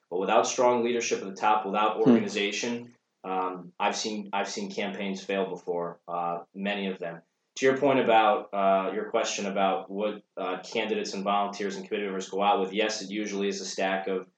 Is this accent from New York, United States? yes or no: yes; Malta, New York, United States; And in my hometown of Malta, we actually have a local race, receiver of taxes that we're doing this year.